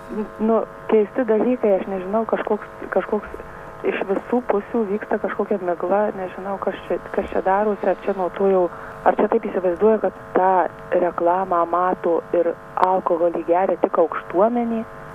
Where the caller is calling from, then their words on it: Prienai, Kaunas County, Lithuania; iš Prienų rajono.